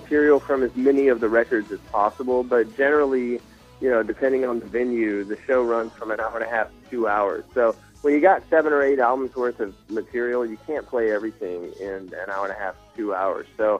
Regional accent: Shreveport, Louisiana, United States; And just like, you know, my hometown of Shreveport is kind of unofficially adopted Noah as their own

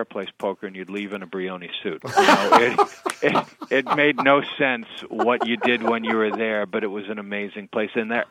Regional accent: Weymouth, Massachusetts, United States; I grew up in Weymouth when Building 19 was still the Building 19 in the Hingham Shipyard.

